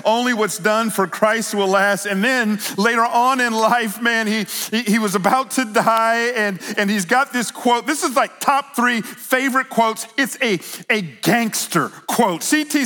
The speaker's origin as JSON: {"language": "English", "town": "Atlanta", "region": "Georgia", "country": "United States", "tie": "born or raised there", "said": "We're in the South. We're the Bible Belt. We're just so nice. I grew up in Atlanta."}